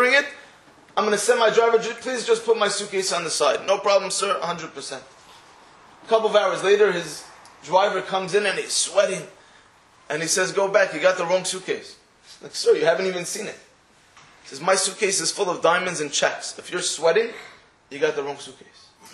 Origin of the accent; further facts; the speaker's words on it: England, United Kingdom; I'm not pushy, I'm too English. There's different mentalities. The mentality I have, the way we look at life, is very British.